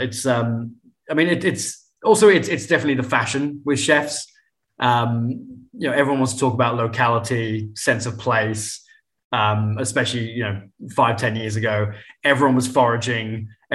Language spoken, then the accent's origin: English; Wales, United Kingdom; now in Australia; I think I was, you know, growing up in Wales and working in Wales.